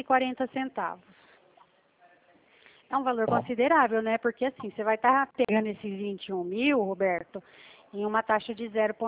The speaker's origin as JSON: {"language": "Portuguese", "town": "Presidente Prudente", "region": "São Paulo", "country": "Brazil", "said": "Sou de Prudente."}